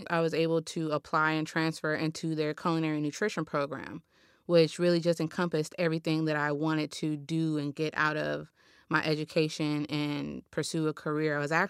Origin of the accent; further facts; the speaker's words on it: Los Angeles, California, United States; I was born and raised here in South Los Angeles. I'm 29. I left home when I was like 17 to go to culinary school.